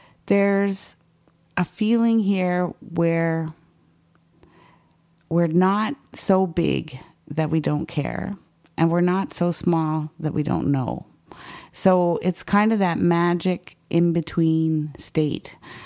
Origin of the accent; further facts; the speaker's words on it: North Bay, Ontario, Canada; moved away as an adult; also born or lived in Quebec City; I was born in Quebec City. My dad was in the Navy, and so we moved around quite a lot. We ended up settling in North Bay in Northern Ontario, and then I went away to university at Ottawa U.